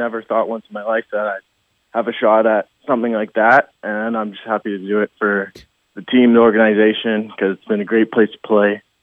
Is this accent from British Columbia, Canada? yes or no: yes; British Columbia, Canada; now in Ontario, Canada; I was playing Junior B in BC in my hometown